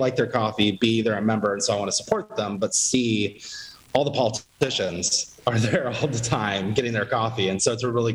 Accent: Oregon, United States; West Coaster, I grew up basically on Mount Hood.

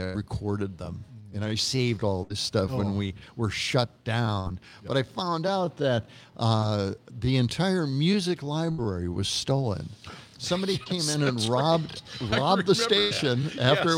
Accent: Milwaukee, Wisconsin, United States; And I'm from Milwaukee, and it is really, really bad in Milwaukee. It is terrible. It was a South Side neighborhood.

